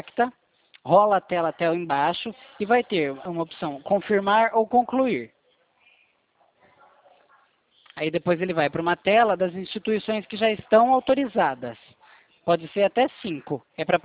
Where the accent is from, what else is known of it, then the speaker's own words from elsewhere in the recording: São Paulo, Brazil; Eu sou de São Paulo.